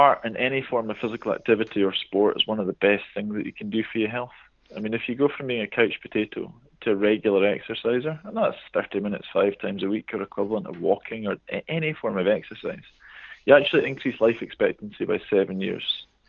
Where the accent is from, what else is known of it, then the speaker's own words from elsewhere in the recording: Kenya; now in United Kingdom; So I grew up in Kenya. And the part of Kenya I grew up in is a beautiful part of the world. And people are just outside all the time.